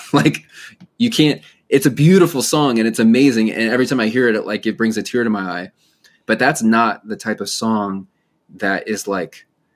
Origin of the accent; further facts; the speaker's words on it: California, United States; I grew up in Southern California.